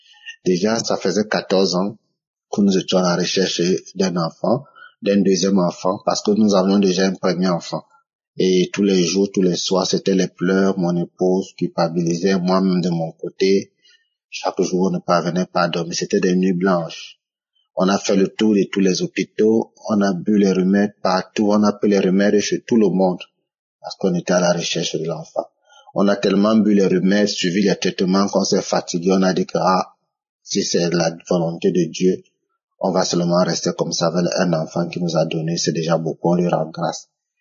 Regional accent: Cameroon; Je suis un Camerounais, fidèle auditeur de Kangoka.

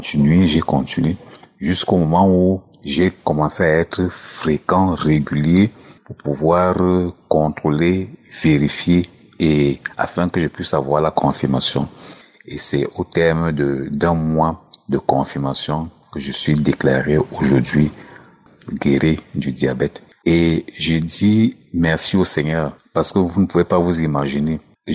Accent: Yaoundé, Centre, Cameroon; Je suis un Camerounais et je réside au Cameroun, plus précisément à Yaoundé.

